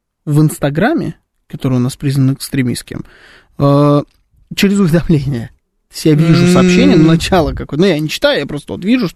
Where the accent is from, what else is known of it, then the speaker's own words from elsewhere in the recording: Moscow, Russia; Я москвич